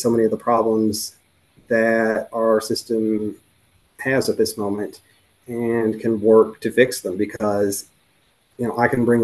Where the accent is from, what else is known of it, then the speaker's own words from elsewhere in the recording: Kentucky, United States; And I grew up in Western Kentucky originally in Graves County, about 9 miles from where the tornado struck the courthouse.